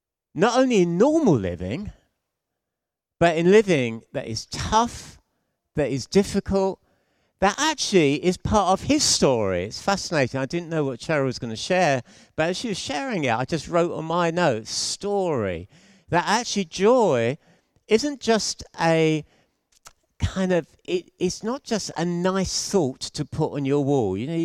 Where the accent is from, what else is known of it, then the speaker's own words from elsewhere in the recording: London, United Kingdom; So, when I was growing up, I was born and bred in North London.